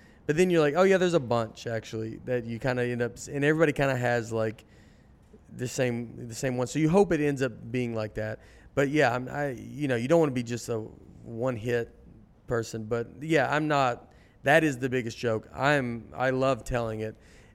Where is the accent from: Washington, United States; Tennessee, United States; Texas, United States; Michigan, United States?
Tennessee, United States; Nashville; I'm from Nashville. It's completely different than it was growing up.